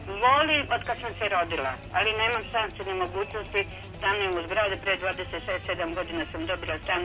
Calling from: Stara Pazova, Vojvodina, Serbia

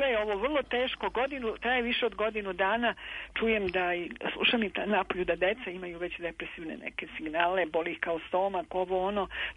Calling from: Belgrade, Serbia; ja sam javim se iz Beograda.

